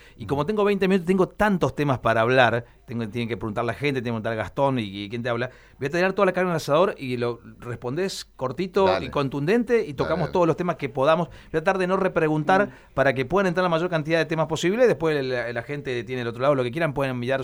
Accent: Santa Fe, Argentina; cuánto le debemos, digo, como santafesinos, a la empresa de recolectora de basura?

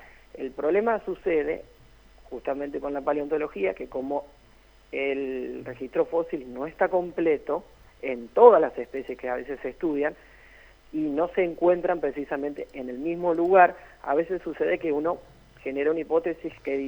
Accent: Santa Fe, Argentina; Yo soy santafesino.

